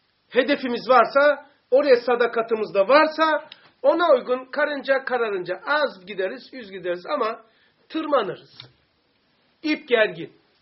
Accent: Black Sea Region, Turkey; bizim Karadeniz'de çok meyveler var

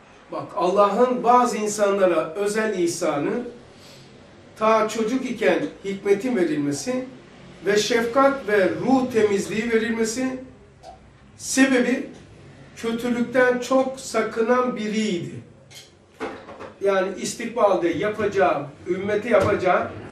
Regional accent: Black Sea Region, Turkey; Bizim memleket böyle, vadi ya böyle, Karadeniz böyle.

